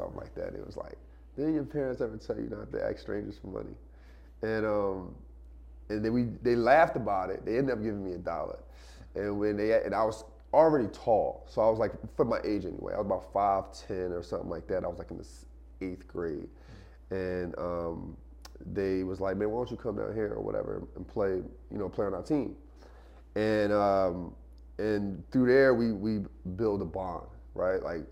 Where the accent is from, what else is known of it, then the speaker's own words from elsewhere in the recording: Philadelphia, Pennsylvania, United States; And I'm growing up in Philly, you know, I was kind of like, I'm in the inner city of Philly.